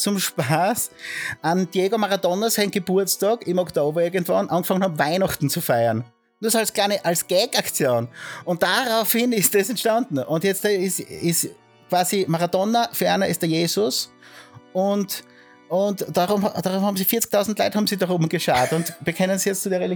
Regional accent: Kindberg, Styria, Austria; Allein bei uns in Kindberg gibt es 4, 5 Kaffeehäuser.

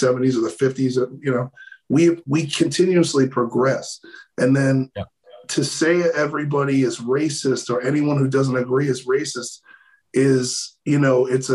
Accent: New York City, New York, United States; also born or lived in Los Angeles; And as I'm African-American and I grew up in New York City and I spent most of my 20s and 30s in Los Angeles, and those are very liberal cities

